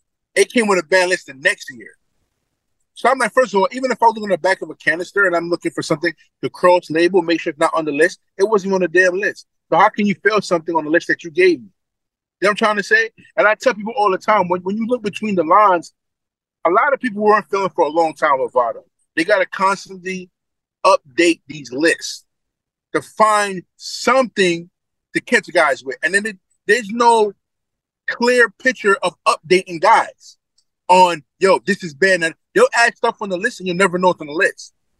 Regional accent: Brooklyn, New York, United States; Man, I'm from Brooklyn, man.

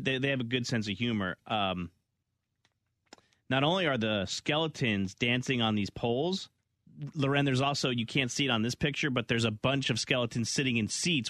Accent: New Jersey, United States; In my house I grew up in New Jersey.

